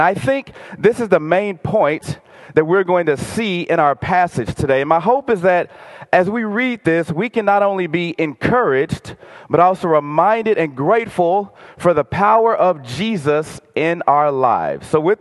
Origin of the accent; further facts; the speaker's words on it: Texas, United States; moved away; Like, I didn't actually grow up in Minnesota. I grew up in Texas.